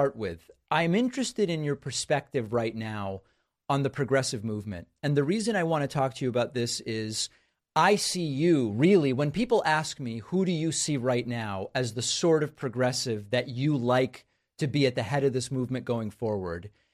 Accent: Argentina; I'm from Argentina. I consider myself Hispanic. By the U.S. Census, I'm Hispanic. I'm also Jewish

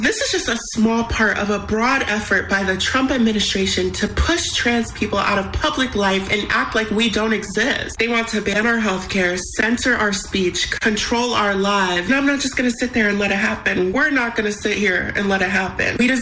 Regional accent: United States; I'm an American, and yes, I'm transgender

